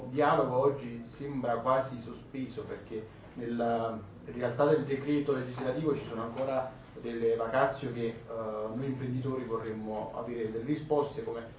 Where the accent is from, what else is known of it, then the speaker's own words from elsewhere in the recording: Naples, Campania, Italy; Posso dire da napoletano, imprenditore appunto napoletano